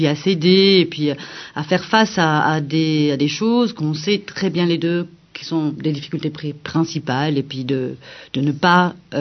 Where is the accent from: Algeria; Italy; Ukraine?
Italy; French is a second language; nous avons les deux, comme vous pouvez bien entendre, des accents, parce que je suis italienne